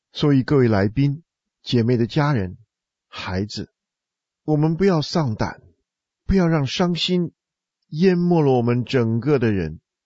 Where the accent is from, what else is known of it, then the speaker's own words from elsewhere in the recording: China; 秋天到了，我们中国人说一叶落而知天下秋